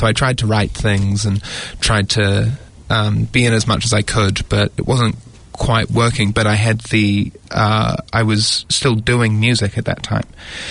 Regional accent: Christchurch, Canterbury, New Zealand; moved away as an adult; I grew up in Christchurch and moved up here in 2019 to study acting at Unitec

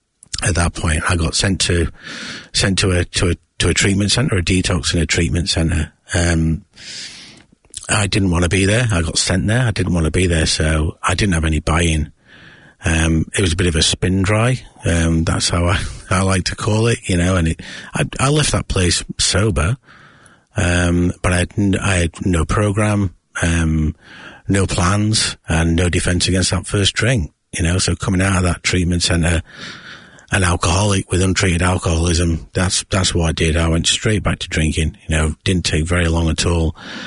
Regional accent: Yorkshire and the Humber, United Kingdom; born or raised there

